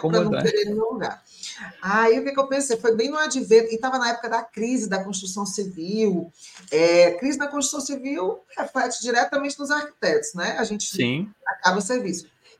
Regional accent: Niterói, Rio de Janeiro, Brazil; Eu sou de Niterói

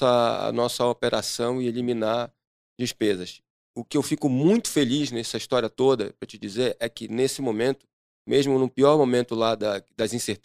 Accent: Belém, Pará, Brazil; also born or lived in São Paulo / Florianópolis; eu já morei em São Paulo, é a minha quarta cidade, tá? Então, assim, eu sou natural de Belém do Pará.

